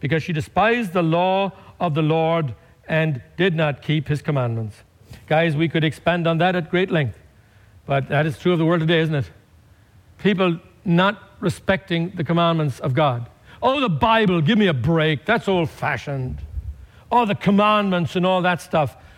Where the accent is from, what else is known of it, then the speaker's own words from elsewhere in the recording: Ireland; I come from Ireland, where there was north and south.